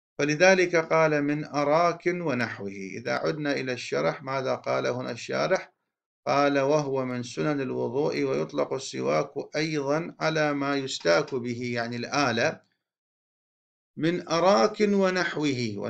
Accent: Iraq; وهذا موجود يعني في بلدنا العراق

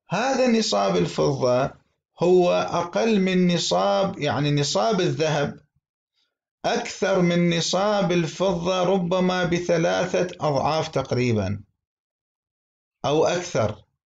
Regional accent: Iraq; سيما في بلدنا العراق الحنطة تساق إلى الدولة

